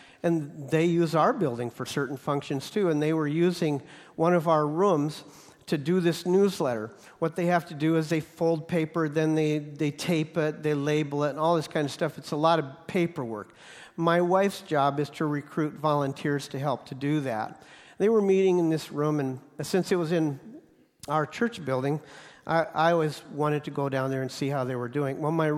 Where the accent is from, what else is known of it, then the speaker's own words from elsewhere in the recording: Nebraska, United States; My home state is Nebraska, and we scooped a lot of corn.